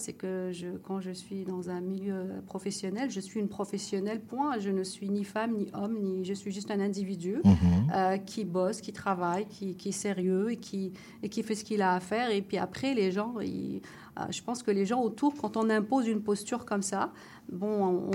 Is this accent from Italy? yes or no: no; Morocco; c'est pas parce que je suis marocaine qu'on va aller au Maroc